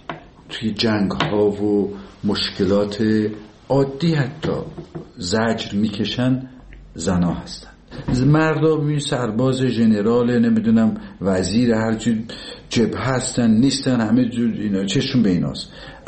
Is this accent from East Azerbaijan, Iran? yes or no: yes; Tabriz, East Azerbaijan, Iran; دیدیم ما که بچه تبریز هستیم